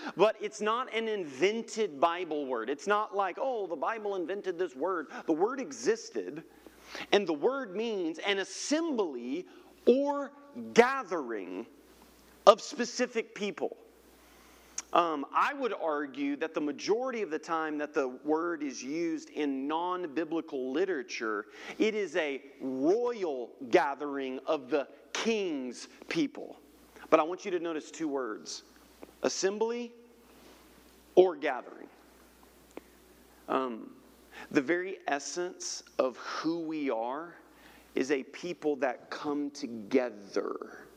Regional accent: Dallas, Texas, United States; born there; I was born in Dallas. I can say that, right?

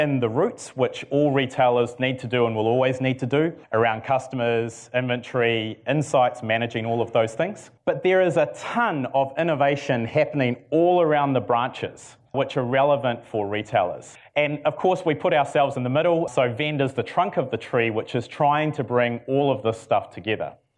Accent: New Zealand; And maybe I shouldn't say I'm from New Zealand at these things as well. I say we're based out of San Francisco.

